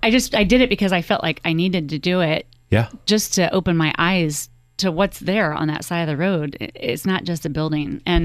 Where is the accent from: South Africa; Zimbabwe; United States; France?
United States; Covington; I grew up in Covington and came to school and church in Danville